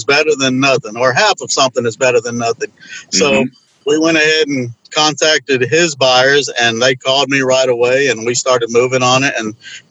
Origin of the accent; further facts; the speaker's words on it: Houston, Texas, United States; He's from Dallas. I'm from Houston.